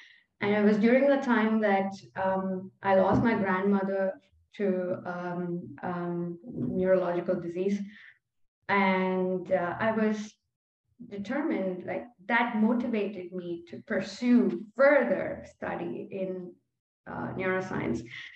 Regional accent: India; English is a second language; moved away as an adult; also born or lived in Germany; now in Netherlands; I'm an Indian living in the Netherlands. It's been 10 years since I got out of India, and I've been living in Europe. I was in Germany briefly for my master's and my PhD. And then I moved to Netherlands shortly before the pandemic

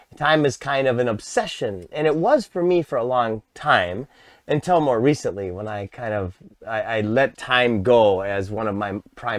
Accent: Minnesota, United States; Well, so I grew up in Minnesota.

